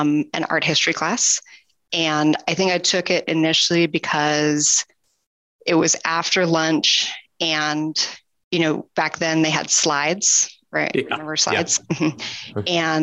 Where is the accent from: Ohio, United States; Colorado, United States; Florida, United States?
Colorado, United States; Fort Collins; now in Texas, United States; I was raised in Colorado, in northern Colorado, in Port Collins, which is kind of up near the Wyoming border.